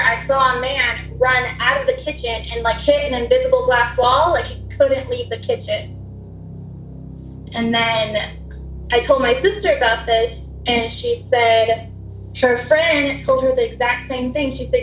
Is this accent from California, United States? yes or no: yes; California, United States; I'm from Southern California.